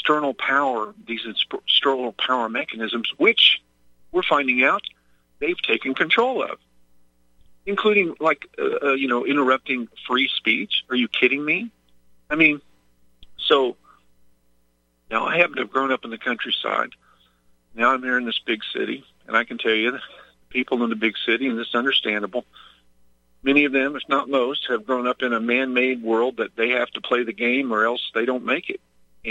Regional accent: Midwest, United States; I grew up in the Midwest, in the Bible Belt. Some say the city where I was from was the belt buckle of the Bible Belt.

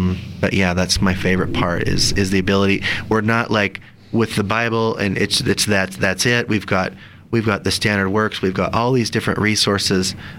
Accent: Kansas, United States; So I'm actually not from Utah, I'm from Kansas. My parents are converts.

